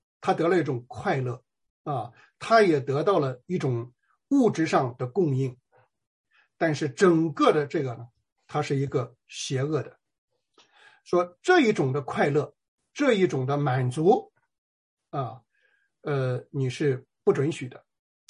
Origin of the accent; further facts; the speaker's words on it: China; 所以我们中国人啊包括西方人啊都说这个人吃了禁果了啊。